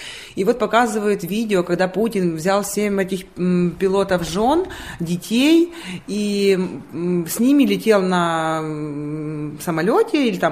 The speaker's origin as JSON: {"language": "Russian", "country": "Ukraine", "moved": "yes", "said": "Вот как мы приехали из Украины в Европу, желая лучшей жизни, правильно, для себя, для своих детей."}